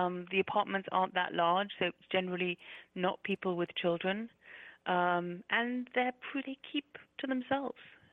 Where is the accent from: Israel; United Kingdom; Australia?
United Kingdom; now in United States; But I think I was just slightly too old to lose my accent when I moved. And then I'm also, I think, in my mind for a long time thought I was moving back to the UK.